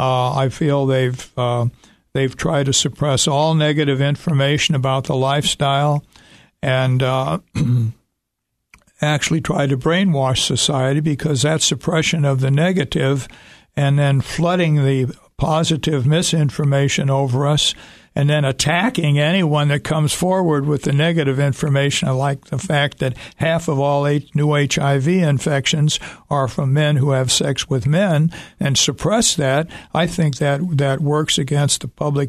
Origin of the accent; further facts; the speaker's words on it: Ireland; And I'm Irish, and I don't like to be pushed around.